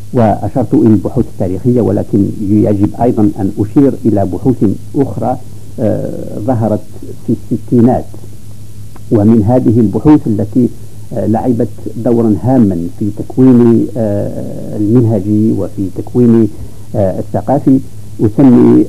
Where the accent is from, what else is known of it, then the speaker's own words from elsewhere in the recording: Algeria; moved away as an adult; ثم عندما انتقلت من الجزائر إلى باريس لأواصل دروسي